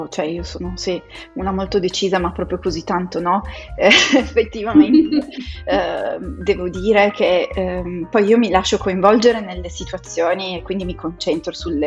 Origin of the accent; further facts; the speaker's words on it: Turin, Piedmont, Italy; also born or lived in Rome; Io sono di Torino, in verità, ho abitato anche a Roma, ho girato un po' ovunque, però diciamo che le mie radici sono in questo piccolo paese delle Valli Lanzo, vicino a Torino.